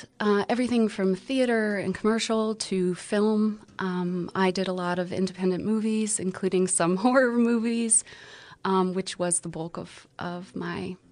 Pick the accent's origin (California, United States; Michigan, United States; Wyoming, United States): Wyoming, United States; Jackson Hole; also born or lived in Colorado / New York City; now in Nashville, United States; I am from Jackson Hole, Wyoming. My family moved around a lot, so I've been all over the West. I went to school in Colorado and then spent the last 10 years in New York City working as a performer, and then moved to Nashville